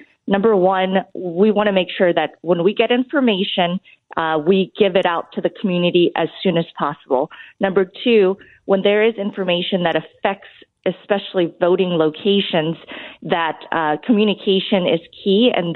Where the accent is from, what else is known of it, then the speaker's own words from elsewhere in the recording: Wichita, Kansas, United States; I grew up in District Number 4, Southwest Wichita